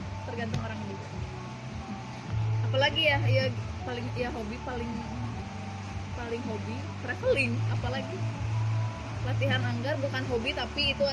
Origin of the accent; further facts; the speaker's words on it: Bandung, West Java, Indonesia; born there; Terus apalagi aku lahir di Bandung tanggal 16 April 1996.